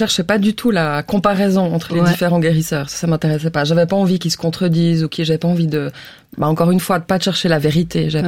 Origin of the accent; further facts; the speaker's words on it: Vaud, Switzerland; J'ai jamais habité au Jura. Voilà. Non, mais j'ai toujours grandi autour de Lausanne.